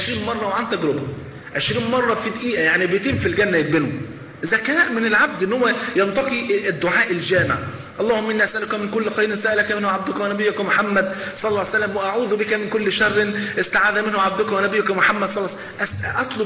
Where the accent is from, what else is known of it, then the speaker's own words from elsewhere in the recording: Egypt; أذكر بمناسبة الحديث ده في التسعينات عندنا في مصر